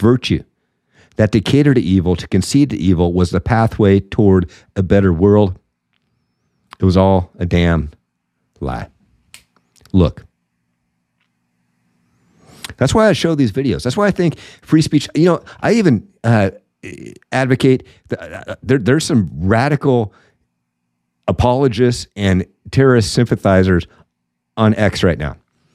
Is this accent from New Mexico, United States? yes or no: no; Washington, United States; Right here in my home state, the University of Washington has an area called Red Square. Imagine that. In Seattle? No way.